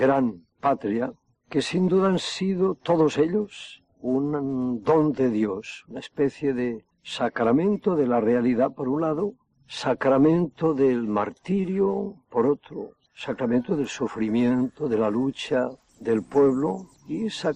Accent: Balsareny, Catalonia, Spain; born there; moved away as an adult; Nací en España, Cataluña, Balsareny, entre Manresa y Berga, y ya niño, con vocación al sacerdocio, a la vida religiosa, claretiano, hijo del corazón de María

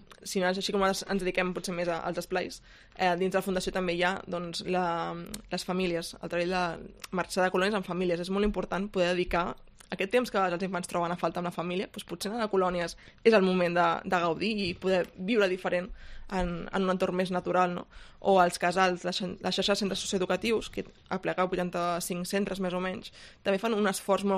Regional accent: Barcelona, Catalonia, Spain; Clar, la gent que venim de Barcelona, el ritme és molt, molt frenètic, no?

